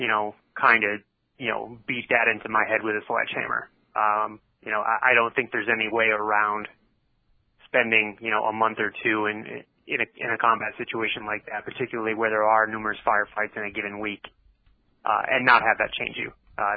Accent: Massachusetts, United States; now in Washington, United States; I grew up in Massachusetts. I moved down to Washington in about 2006.

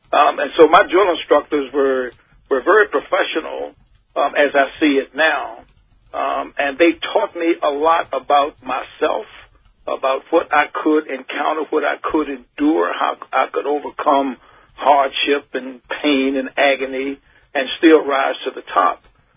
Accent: Richmond, Virginia, United States; because in the culture that I grew up in Richmond, I knew that I had to sit in the back of the bus.

